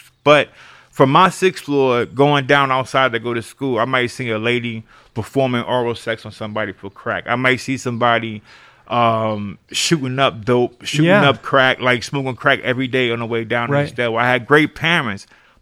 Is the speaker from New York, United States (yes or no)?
yes; New York, United States; through growing up in New York in the crack era, I seen a lot of violence.